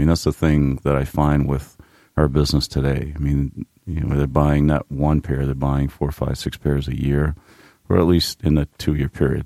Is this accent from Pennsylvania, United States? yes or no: no; Lewiston, Maine, United States; So I'm from Lewiston.